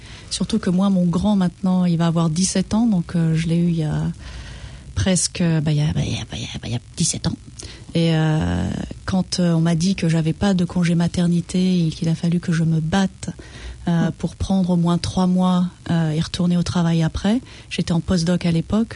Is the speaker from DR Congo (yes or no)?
no; France; Moi je viens de France.